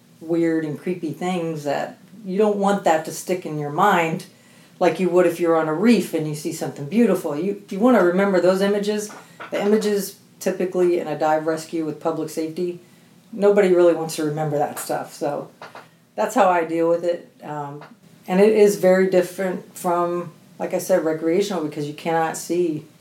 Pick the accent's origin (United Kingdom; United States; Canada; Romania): United States; Indianapolis, Indiana; moved away as an adult; I was born and raised in Indiana, so I didn't grow up diving. I moved here in 97 from Indianapolis and got hired with the fire department in 2000.